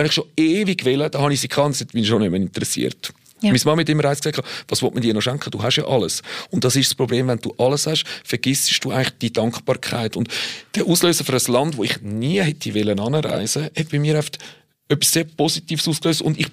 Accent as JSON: {"language": "German", "country": "Switzerland", "said": "bei uns in der Schweiz"}